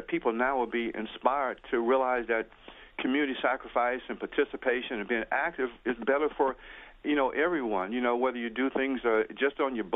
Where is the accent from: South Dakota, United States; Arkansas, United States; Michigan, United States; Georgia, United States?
Michigan, United States; Detroit; now in Newark, United States; I'm a 60-year-old African-American, and I've always been active in my community, although I'm not originally from Newark. I'm from Detroit.